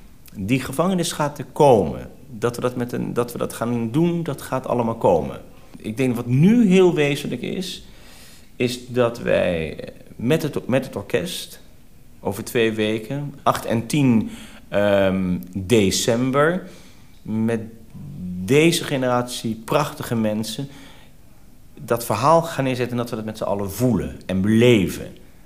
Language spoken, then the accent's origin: Dutch; Netherlands; Ik ben hier geboren. Ik herken heel veel erin dat je in een gemeenschap leeft. Ik ben dus een Nederlander. Ik ben een Nederlander, echt in hart en nieren.